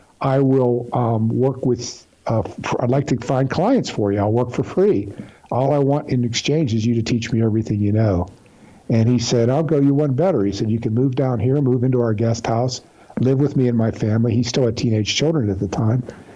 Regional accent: Pittsburgh, Pennsylvania, United States; I'm from Pittsburgh, Pennsylvania, from a large Catholic.

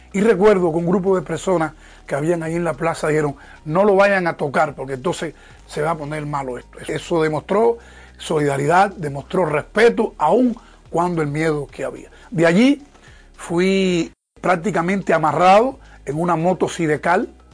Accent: Cuba; Mi pueblo queda cerca del macizo conocido como el Escambray, que fue escenario de una heroica lucha contra la dictadura. Todo ello era contrapelo con la poderosa y feroz política de adoctrinamiento que siempre los jóvenes cubanos recibimos bajo el totalitarismo.

